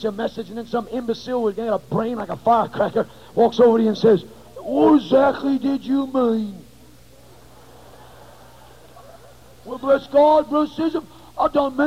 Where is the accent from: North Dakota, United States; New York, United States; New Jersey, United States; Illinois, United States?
New York, United States; My mom and dad were sinners. We were raised in New York.